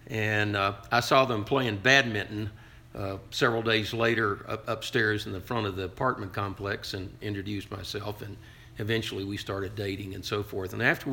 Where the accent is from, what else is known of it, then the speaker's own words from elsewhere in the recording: Bristol, United States; also born or lived in Atlanta; And I was born in Emory Hospital in Atlanta, at the Emory University Hospital in Atlanta, and on July 26, 1941. And we lived there until I turned, until 1946, and then we moved to Bristol